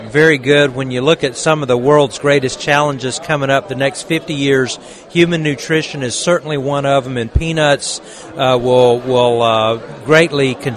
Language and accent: English; Georgia, United States; I grew up in Georgia and went to the University of Georgia and focused in agricultural engineering